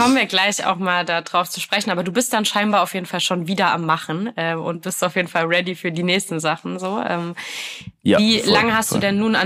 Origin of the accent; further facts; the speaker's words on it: Wiesbaden, Hesse, Germany; ich komme aus Wiesbaden. Ich wohne zwar jetzt nicht mehr